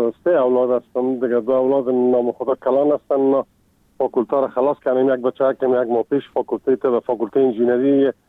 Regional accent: Kabul, Afghanistan; also born or lived in Ghazni; now in Czechia; از کابل هستم و از سال 1985 در چک سلواکیا

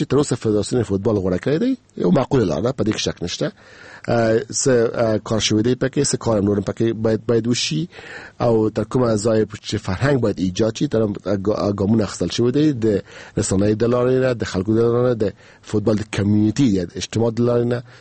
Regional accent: Afghanistan; مونږ یو افغان یو

